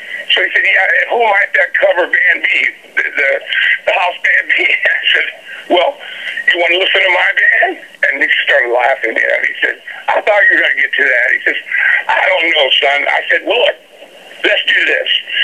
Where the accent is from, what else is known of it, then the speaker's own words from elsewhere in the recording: Tampa, Florida, United States; when I grew up in Tampa, at about age 14, my dad handed me a guitar.